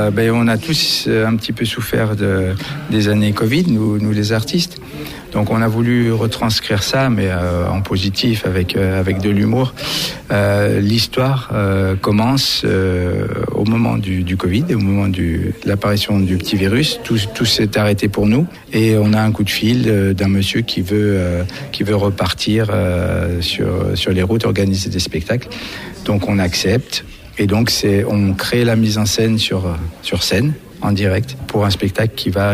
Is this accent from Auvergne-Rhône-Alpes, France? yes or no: yes; Auvergne-Rhône-Alpes, France; Donc on est autour de Lyon, moi je suis du sud-est de Lyon